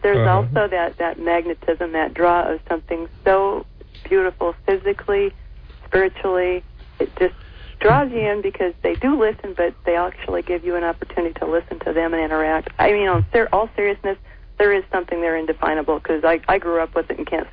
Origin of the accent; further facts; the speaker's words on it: West Coast, United States; You know, it's funny because I grew up in the West Coast, and once or twice we took those, you know, required road trips in the 60s and early 70s